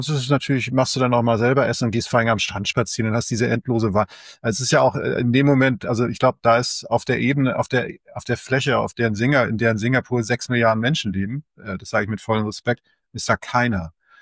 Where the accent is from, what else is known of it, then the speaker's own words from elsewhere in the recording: Northern Germany, Germany; Also Nordsee kann ja, ich komme ja aus dem Norden und das bewegt mich immer sehr.